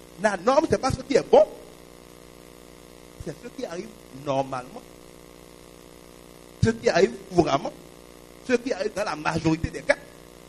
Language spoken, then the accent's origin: French; Savalou, Collines, Benin; j'ai un champ, je suis de Savalou, j'ai des hectares à Savalou.